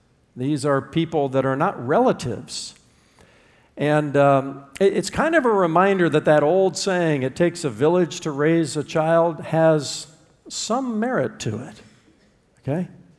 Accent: Indiana, United States; I remember growing up in Indiana, some of my favorite experiences were with my extended family

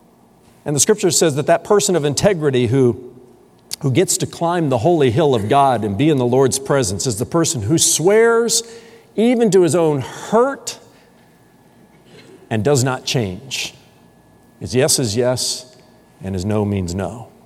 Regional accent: Indiana, United States; I had always been a part of large churches from the time that I was growing up in Indiana

